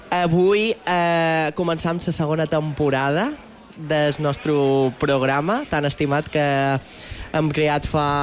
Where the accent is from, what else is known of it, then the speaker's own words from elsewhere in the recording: Santa Eulària des Riu, Balearic Islands, Spain; De Sant Eulari de Riu.